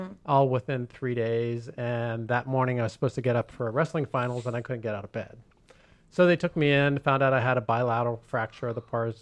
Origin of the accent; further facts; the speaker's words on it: Columbus, Ohio, United States; moved away as an adult; also born or lived in San Diego / New York; now in Los Angeles, United States; No, I grew up in Columbus, Ohio.